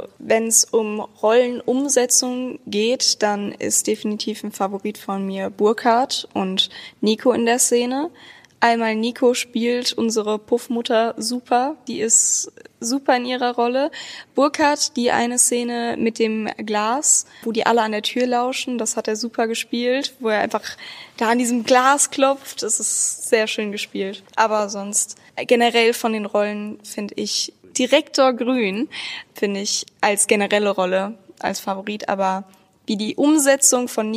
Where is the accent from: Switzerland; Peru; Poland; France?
France; Ich bin Franzose.